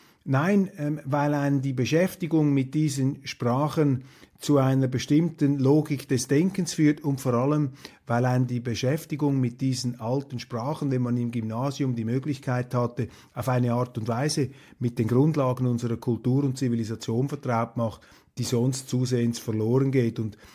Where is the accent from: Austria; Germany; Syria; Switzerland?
Switzerland; bei aller Zurückhaltung, die man sich als Schweizer da verlegen muss